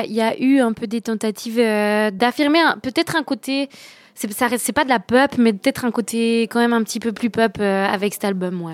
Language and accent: French; Valais, Switzerland; moi j'ai un peu baigné dans la fête aussi en tant que valaisanne